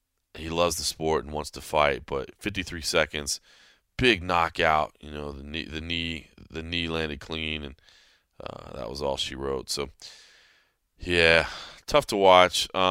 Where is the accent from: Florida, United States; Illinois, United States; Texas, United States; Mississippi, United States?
Texas, United States; Dallas; Obviously, I'm always going to be a little bit impartial to anybody that's fighting out of Dallas, my hometown.